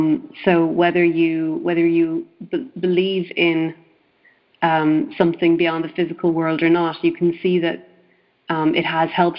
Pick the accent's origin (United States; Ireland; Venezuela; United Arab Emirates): Ireland; I come from Ireland, which used to be a very Catholic country